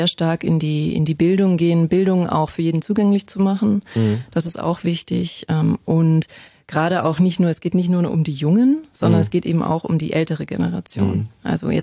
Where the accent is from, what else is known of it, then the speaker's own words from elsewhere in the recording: Bavaria, Germany; Ich bin in der Natur groß geworden, ich komme aus den bayerischen Bergen